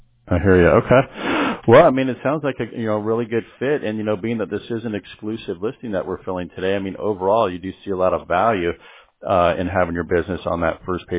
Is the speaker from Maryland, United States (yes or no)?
yes; Columbia, Maryland, United States; now in California, United States; I grew up in Columbia, if you know where that is.